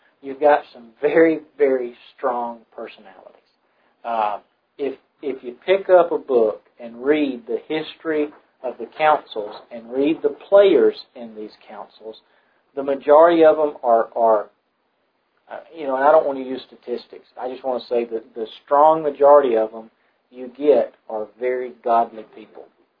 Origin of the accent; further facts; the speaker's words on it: United States; I'm the American.